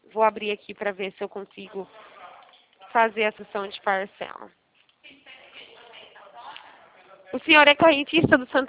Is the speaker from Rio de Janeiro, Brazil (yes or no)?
no; Araras, São Paulo, Brazil; Isso, sou daqui de Araras mesmo.